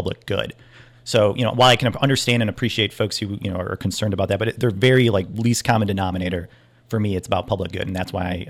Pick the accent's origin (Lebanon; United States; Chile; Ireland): United States; Richwood, Ohio; I'm not Chuck Schumer from New York. I'm not Nancy from San Francisco. … from Richwood.